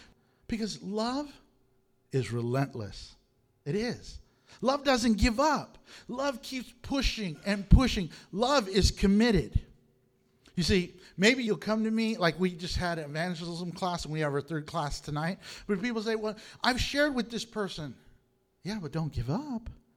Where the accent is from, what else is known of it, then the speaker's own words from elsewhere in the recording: Houston, Texas, United States; For instance, I came from Houston. Back in Houston, we have highways, just like here, we have highways.